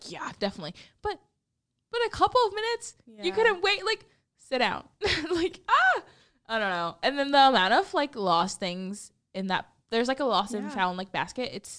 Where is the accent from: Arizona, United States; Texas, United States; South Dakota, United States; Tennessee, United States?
Texas, United States; I was like, I am from Texas, but I'm never outside for more than 30 minutes at a time.